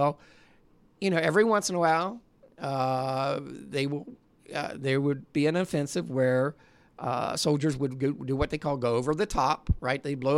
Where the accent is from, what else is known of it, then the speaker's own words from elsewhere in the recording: Portsmouth, United States; I grew up in a small town. I grew up in Portsmouth, and it was segregated.